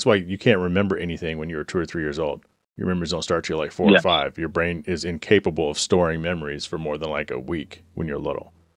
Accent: Texas, United States; But it's baked into me because I'm from Texas.

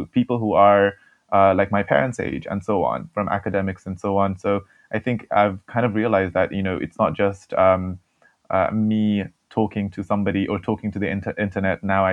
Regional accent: England, United Kingdom; now in London, United Kingdom; So before that, it was always living in smaller towns and communities in the UK. And the first area that we actually moved into was Aldershot, which is now a home to a lot of Nepalese people.

